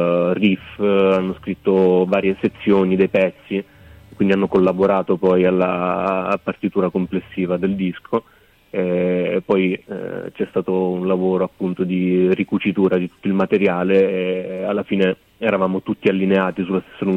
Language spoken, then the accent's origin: Italian; Abruzzo, Italy; un periodo le abbiamo fatte qui giù da noi in Abruzzo